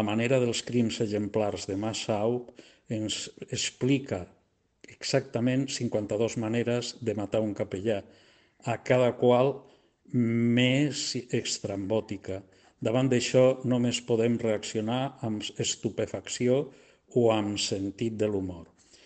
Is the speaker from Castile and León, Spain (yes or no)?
yes; Ponferrada, Castile and León, Spain; born there; moved away as an adult; now in Alcanar, Spain; Vaig néixer a Ponferrada, Lleó, el 1960. Visc a Alcanar des del 1992.